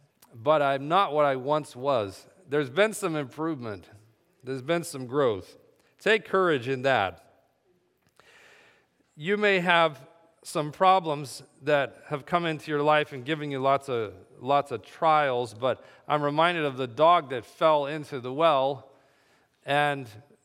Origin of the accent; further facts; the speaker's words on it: Upland, California, United States; There was a field just a few houses down from the house that I grew up in Upland, down there halfway between Los Angeles and Loma Linda.